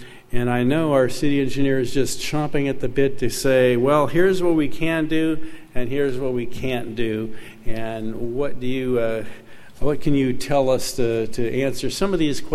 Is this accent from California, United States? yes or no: yes; Atascadero, California, United States; I, too, could tell a few stories, having been born and raised in Atascadero